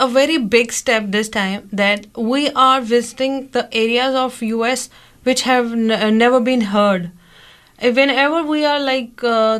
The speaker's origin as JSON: {"language": "English", "region": "Punjab", "country": "Pakistan", "said": "I'm from Punjab, the biggest state of Pakistan, and I'm currently living in Lahore, that is the capital of Punjab."}